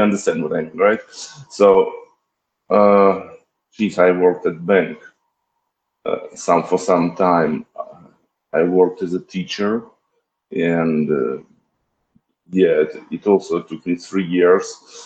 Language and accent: English; Zhytomyr, Zhytomyr Oblast, Ukraine; I was born and I grew up in Zhytomyr. That's Zhytomyr Oblast. So that is a central part of Ukraine, like 130 kilometers west from Kyiv. And yeah, that's my motherland.